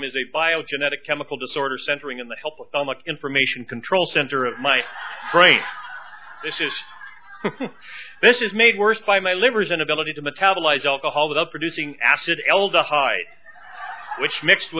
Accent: Canada; Well, I'm a Canadian.

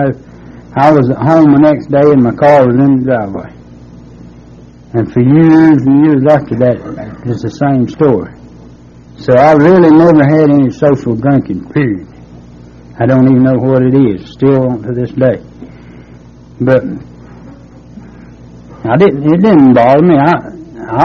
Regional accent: Statesville, North Carolina, United States; But like I said, I am from Statesville. I was born and raised there, and, well, I come from a poor family, really.

